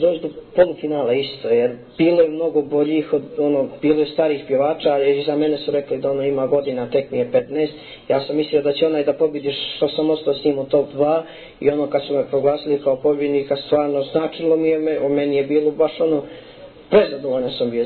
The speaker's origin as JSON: {"language": "Serbian", "town": "Nikšić", "country": "Montenegro", "tie": "born or raised there", "said": "Da, ostaje u Nikšiću, naravno. Pošto je ovo moj rodni grad, rodni kraj, naravno da će ovdje ostati cijeli život."}